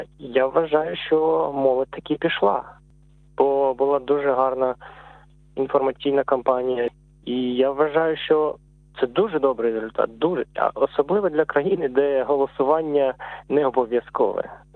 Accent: Kherson, Kherson Oblast, Ukraine; now in Canberra, Australia; Я сам з Херсону, моя жінка з Дніпра, бувший Дніпропетровськ.

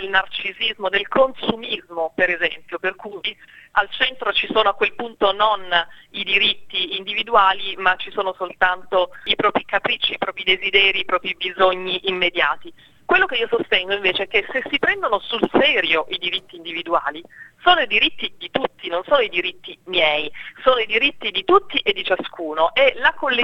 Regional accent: Sicily, Italy; Io sono siciliana

